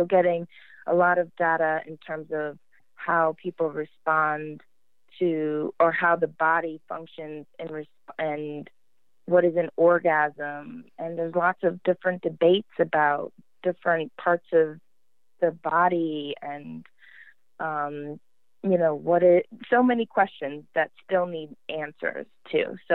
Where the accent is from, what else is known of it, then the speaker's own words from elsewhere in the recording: Jamaica; also born or lived in United States; I'm a Jamaican, so I'm half Jamaican, half American. And so I got different messages about sexuality in America that I did in Jamaica.